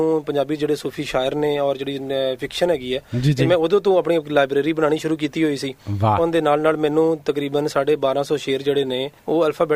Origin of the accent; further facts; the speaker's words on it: Chak 4R, Punjab, Pakistan; ਤੇ ਮੇਰੀ ਜਿਹੜੀ ਜੰਮਪਲ ਹੈ ਚੌਟ 4R ਇੱਕ ਪਿੰਡ ਹੈਗਾ ਸਾਹੀਵਾਲ ਦੇ ਨੇੜੇ, ਤੇ ਮੇਰਾ ਤਾਲੁਕ ਉੱਥੋਂ ਹੈਗਾ